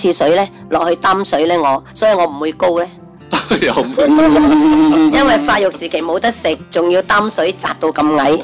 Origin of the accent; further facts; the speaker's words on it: Shantou, Guangdong, China; 我哋汕頭人繡花好叻啊嘛。